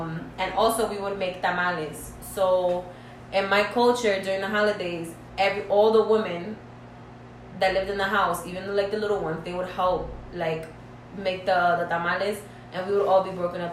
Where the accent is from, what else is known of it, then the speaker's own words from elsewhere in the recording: New York City, New York, United States; I grew up in Harlem.